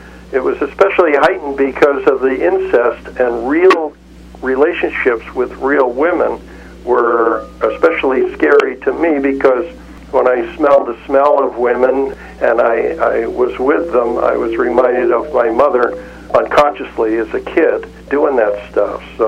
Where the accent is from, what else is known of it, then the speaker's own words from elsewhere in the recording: Morristown, New Jersey, United States; I grew up in Morristown, New Jersey, in a big fancy house with servants.